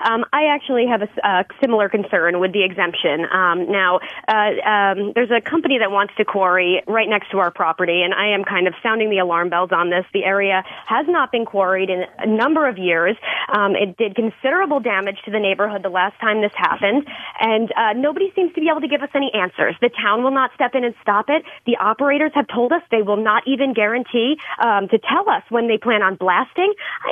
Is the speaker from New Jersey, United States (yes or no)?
no; New York, United States; I mean, I came from New York, upstate, and I know that they have much stronger regulations.